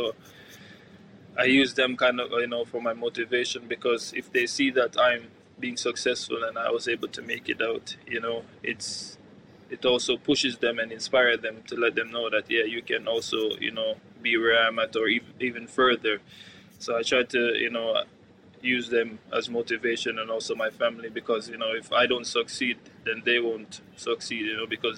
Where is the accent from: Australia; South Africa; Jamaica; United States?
Jamaica; Kingston; So yeah, growing up in my community, I'm from East Kingston.